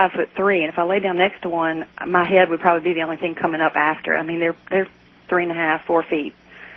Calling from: Purvis, Mississippi, United States; I'm calling from Purvis, Mississippi.

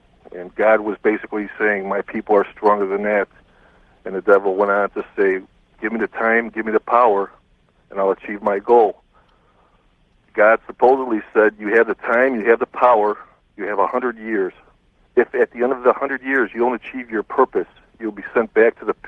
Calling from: Chicago, Illinois, United States; from the Chicago area.

